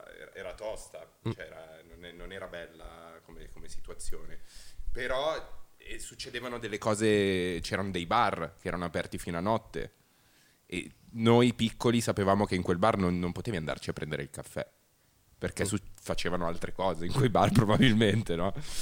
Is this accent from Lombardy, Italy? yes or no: yes; Buccinasco, Lombardy, Italy; Io sono nato e cresciuto a Buccinasco.